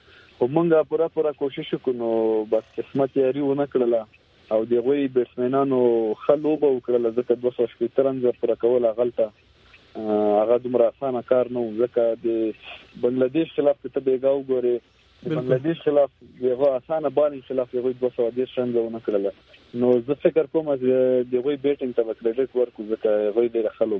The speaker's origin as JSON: {"language": "Pashto", "region": "Logar", "country": "Afghanistan", "said": "د لوګر ولایت د پلیالم ولسوالۍ او د پدخوا بشانۍ په نوم کلی ده او په قوم مومند یم، افغان یم."}